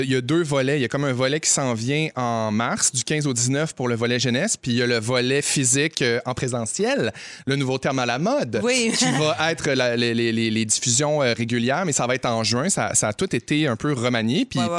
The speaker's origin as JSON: {"language": "French", "region": "Quebec", "country": "Canada", "tie": "born or raised there", "said": "même à 9 ans, je me souviens, j'étais tout petit, puis je prenais l'autobus scolaire, l'autobus de ville très, très rapidement chez nous au Saguenay."}